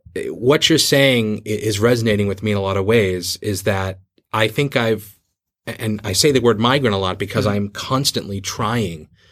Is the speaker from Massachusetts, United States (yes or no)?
yes; Boston, Massachusetts, United States; now in Beijing, China; When Chinese people ask me where I'm from, I'll say, well, I'm from Boston, but I'll say, where should Beijing end? I'm a Beijinger.